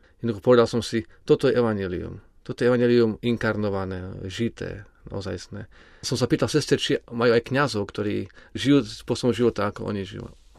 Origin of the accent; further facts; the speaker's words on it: Čaka, Nitra Region, Slovakia; Pochádzam z Čace, ako mladý študent na strednej škole som často pomáhal na fare.